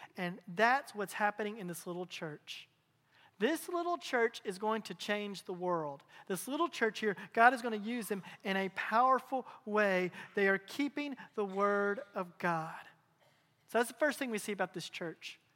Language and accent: English; Kentucky, United States; I remember as a kid growing up in Kentucky, every late Memorial Day, every Labor Day, and throughout the summer, we'd go camp.